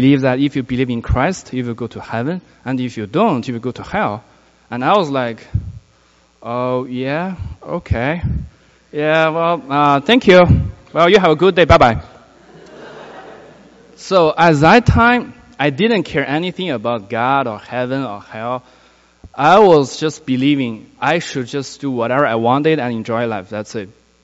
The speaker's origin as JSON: {"language": "English", "country": "China", "second_language": "English", "lives_now": "United States", "said": "from China. Currently, I'm a PhD student at NC State."}